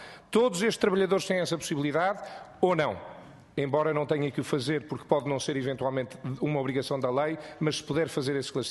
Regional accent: Porto, Portugal; na região do Porto, onde eu cresci.

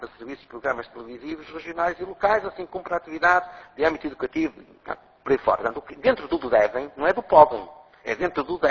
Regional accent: Portugal; ter a nossa autoestima enquanto portugueses em alta

